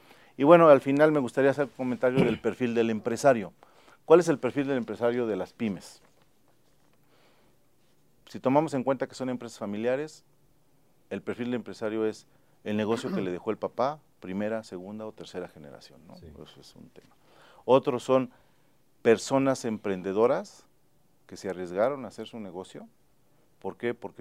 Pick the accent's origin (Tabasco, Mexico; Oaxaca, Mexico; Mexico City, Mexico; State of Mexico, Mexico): State of Mexico, Mexico; Yo crecí en el Estado de México